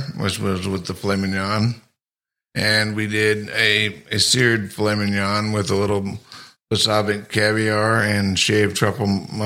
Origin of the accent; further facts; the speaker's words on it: Illinois, United States; Originally from Illinois. Started work in St. Louis, but then moved to New Orleans.